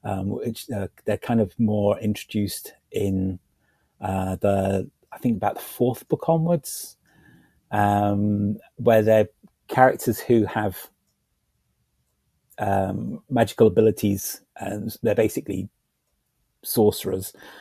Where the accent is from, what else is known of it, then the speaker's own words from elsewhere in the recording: United Kingdom; I find, especially when it comes to being British like that, the moment you're under a stressful situation, you kind of resort to humor as a way to react to it.